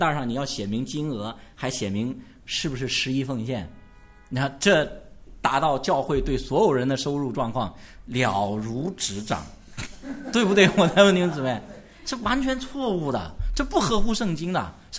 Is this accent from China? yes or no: yes; China; 我们以前这特别我们中国人的恶习喜欢用倒推法